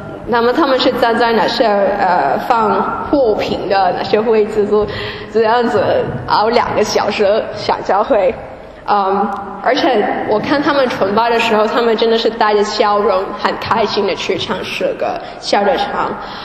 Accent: Hong Kong; now in Germany; 这些全都是我来到德国以后才学习到，因为我在香港的生活真的是太幸福。然后我是在一个基督教的家庭长大，我父母跟我妈妈那边的家人全都是基督徒。

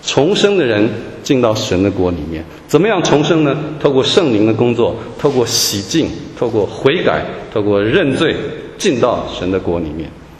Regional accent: Taiwan; accent: Taiwanese Mandarin; 可能因为我从台湾来啊，可能他也因为不太会讲普通话啊，所以我就用我的台湾国语跟他不太好的这个带着腔调的福州话

